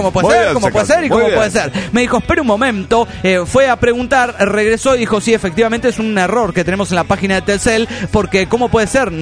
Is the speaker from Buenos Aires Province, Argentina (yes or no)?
yes; Bragado, Buenos Aires Province, Argentina; con mi amigo Raúl, que somos de Bragado, Argentina.